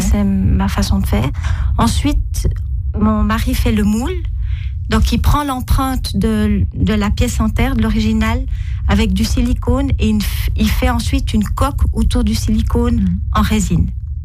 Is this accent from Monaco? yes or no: no; Fribourg, Switzerland; Nos tout premiers clients, c'est des Fribourgeois, parce qu'on est Fribourgeois.